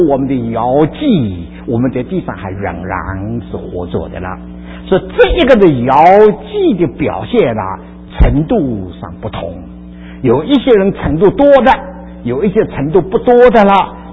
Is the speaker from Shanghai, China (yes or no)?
yes; Shanghai, China; 我们上海人叫牛皮糖的，拉不断的啦，拉不断的啦